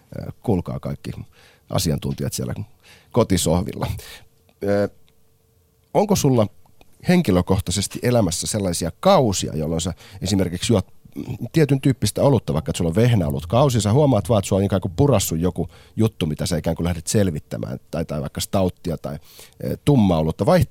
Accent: Espoo, Uusimaa, Finland; Minä kun kotosin tuolta Espoon lähiöstä

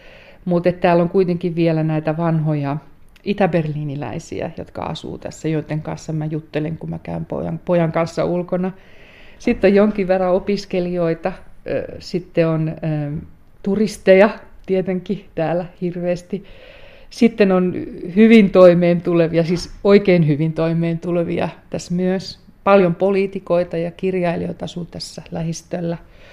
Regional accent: Järvenpää, Uusimaa, Finland; Mä tuun siis Järvenpäästä, on kotoisin, ja siellä niin kuin äärimmäisen turvallisesta sellaisesta keskiluokkaisesta lähiöstä lähtöisin

